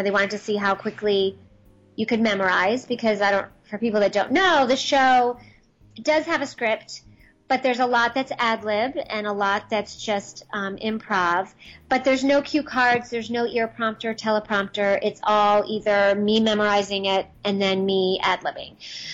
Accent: New York, United States; I'm from New York originally, and I had a trip planned to go see my family.

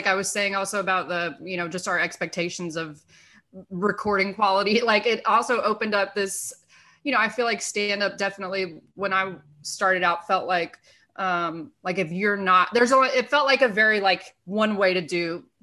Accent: Nashville, Tennessee, United States; Yeah, so I grew up in Nashville and pretty much the city of Nashville. I grew up in East Nashville, which is like real hip, cool area now.

